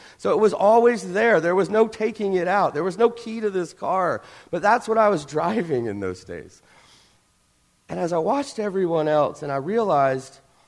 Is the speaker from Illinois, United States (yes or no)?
no; Crowley, Louisiana, United States; I grew up in the Deep South in a town called Crowley, Louisiana. That is the straight-up bayou, if ever there was a bayou in Louisiana.